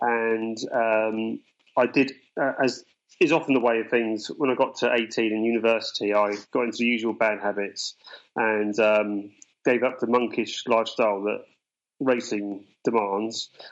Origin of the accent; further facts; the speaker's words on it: Oxford, South East England, United Kingdom; Okay, so I was born in Oxford and City of Dreaming Spires, and grew up in a little village near Oxford.